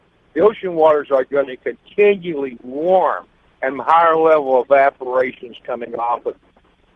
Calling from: Sacramento, California, United States; I'm calling you right now, George, from Sacramento, California.

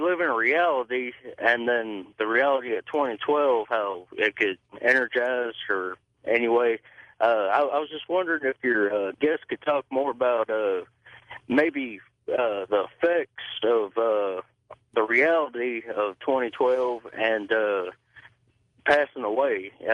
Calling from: Texas, United States; Yeah, I'm calling from East Texas.

